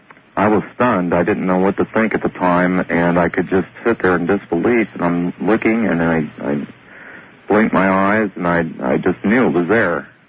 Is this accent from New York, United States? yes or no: no; California, United States; I'm from Orange County, California.